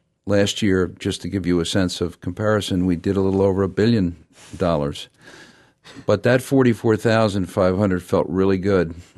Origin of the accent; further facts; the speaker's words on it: Queens, New York, United States; I'm a Queens boy. When I was born, my dad was a milkman, and he literally drove my mom to the hospital in Brooklyn with me on board.